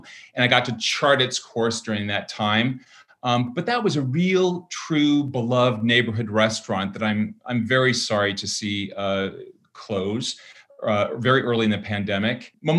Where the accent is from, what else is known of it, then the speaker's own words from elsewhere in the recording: Minnesota, United States; I'm also from Minnesota, so that helps.